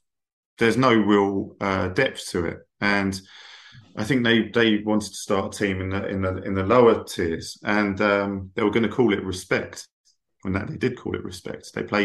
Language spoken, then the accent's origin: English; England, United Kingdom; And with me being English, they thought, well, what better way of getting global attention on this football story